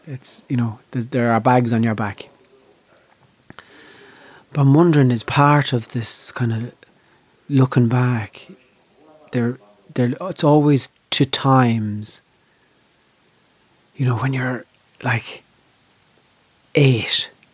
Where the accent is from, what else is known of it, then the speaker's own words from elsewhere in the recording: Ireland; I have a very strong sense of myself as an Irish performer